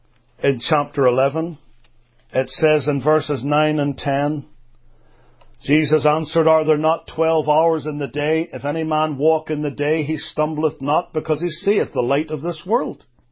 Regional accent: Northern Ireland, United Kingdom; now in United States; quite often you have to take with you what they call here in America a flashlight. And what we called growing up in Ulster, a torch.

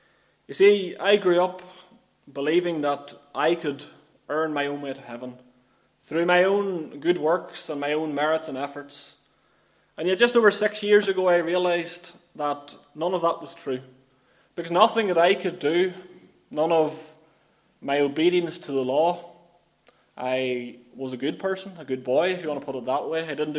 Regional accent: Lurgan, Northern Ireland, United Kingdom; I was born in County Armagh. You maybe can detect that from the accent. And I spent the majority of my life living in Cregavon and Lurgan.

